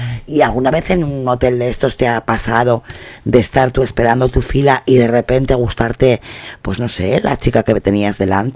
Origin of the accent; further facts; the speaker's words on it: Cuba; now in Miami, United States; ya hemos cruzado el charco, ya estamos... Nos venimos de Cuba a Miami.